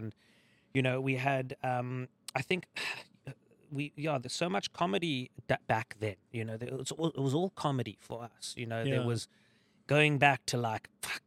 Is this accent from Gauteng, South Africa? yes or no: no; Cape Town, Western Cape, South Africa; We grew up in Cape Town.